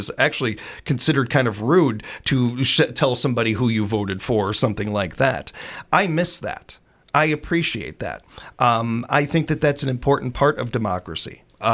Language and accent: English; Chicago, Illinois, United States; Politics has always been a big part of my family, and growing up in Chicago, you just can't get around it.